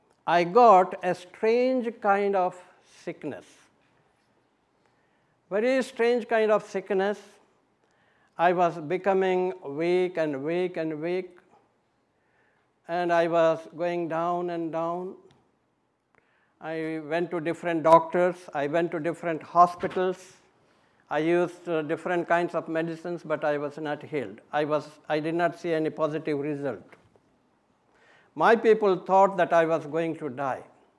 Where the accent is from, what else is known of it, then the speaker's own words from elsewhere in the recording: India; English is a second language; I said, yes, sir, I'm from India, I'm